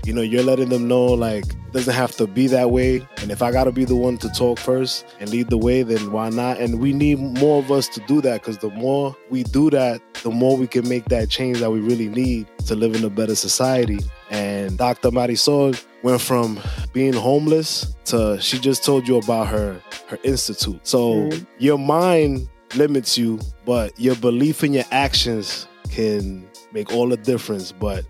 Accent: Dominican Republic; she's from my, you know, my home country, Santo Domingo.

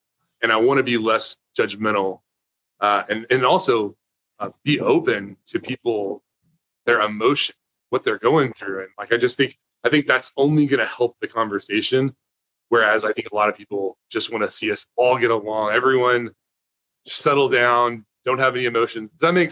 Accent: Decatur, Texas, United States; we grew up in a poor area of Decatur, Texas, which is my hometown. It's in Wise County.

